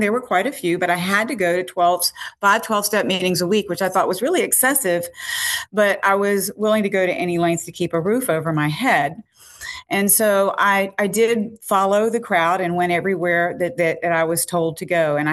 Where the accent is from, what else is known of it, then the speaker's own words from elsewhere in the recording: Virginia, United States; now in Savannah, United States; I live in Savannah, Georgia, but I grew up in Virginia, and I grew up to a family of people who drank every day.